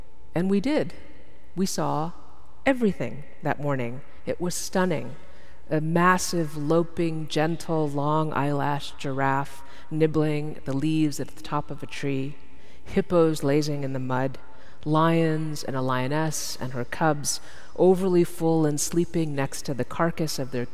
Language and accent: English; Dallas, Texas, United States; because I'm from Dallas, Texas, after all.